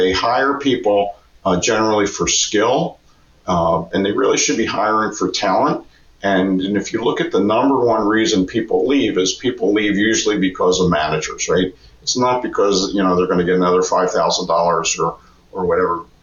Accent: Philadelphia, Pennsylvania, United States; Born and raised in Pennsylvania area in Philadelphia

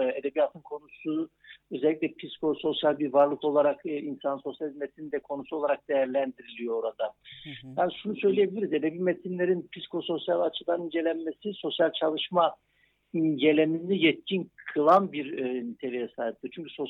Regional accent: Istanbul, Turkey; born there; Kısaca şöyle diyeyim, İstanbul doğumluyum ben. Türkiye'nin farklı illerinde öğrenim gördüm.

